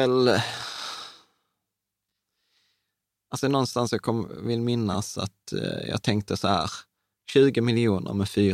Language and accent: Swedish; Sweden; born there; Vi föddes i Sverige, vi har fått en utbildning, vi har massa grejer.